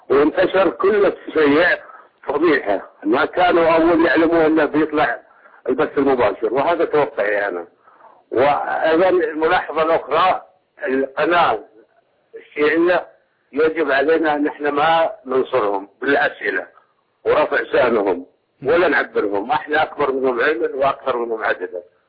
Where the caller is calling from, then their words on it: Saudi Arabia; أنا أتكلم من السعودية.